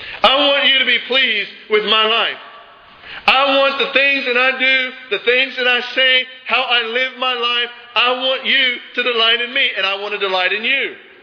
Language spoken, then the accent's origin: English; United States; born there; Lord, I thank you that I was born in America.